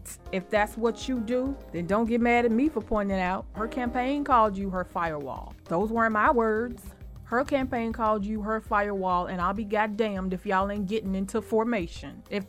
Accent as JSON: {"language": "English", "region": "the South", "country": "United States", "said": "But I'm from the South, honey."}